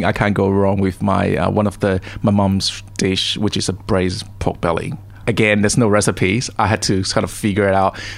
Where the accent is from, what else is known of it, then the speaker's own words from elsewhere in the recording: Malaysia; English is a second language; moved away as an adult; now in Australia; because I grew up in Malaysia. So half of the recipes are dishes that I grew up with in Malaysia